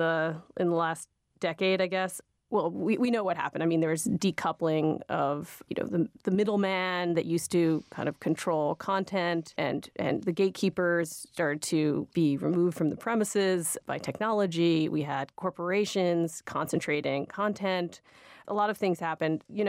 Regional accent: New York, United States; I grew up in the Village. We have an apartment. My parents have been there since 68.

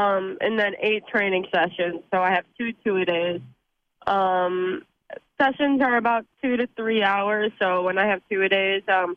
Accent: Rochester, Michigan, United States; I currently am actually moving to Berkeley, but I grew up in Rochester for the most part.

